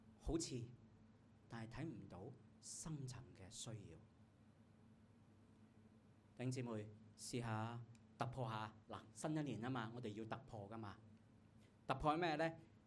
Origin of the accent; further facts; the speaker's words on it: Hong Kong; 你知我哋香港人好忙碌噶嘛？